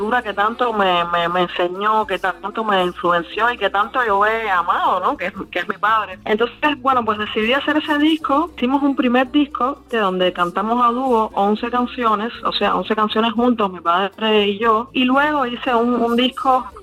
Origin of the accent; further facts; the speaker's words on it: Cuba; Soy una cantante cubana esencialmente, ¿no?